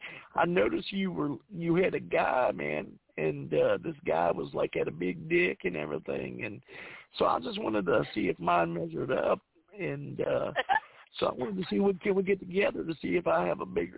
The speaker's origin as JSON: {"language": "English", "region": "Arkansas", "country": "United States", "said": "I really am going to come to Arkansas and see you. You know, it's my home state"}